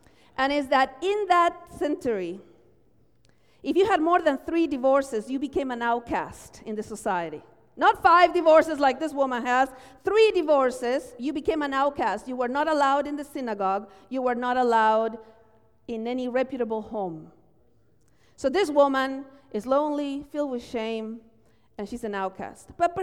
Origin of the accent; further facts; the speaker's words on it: Argentina; You know, I come from Argentina.